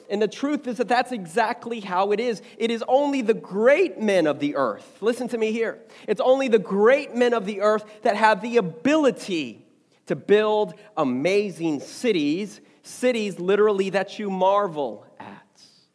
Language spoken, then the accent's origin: English; Houston, Texas, United States; Houston. I grew up in Houston, Texas, all right?